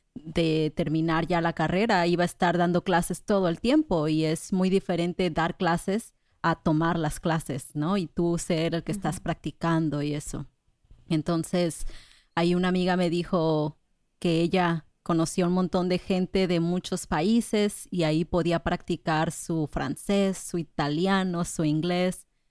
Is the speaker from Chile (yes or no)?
no; Colima, Mexico; Yo soy de Colima, más cerca de ustedes.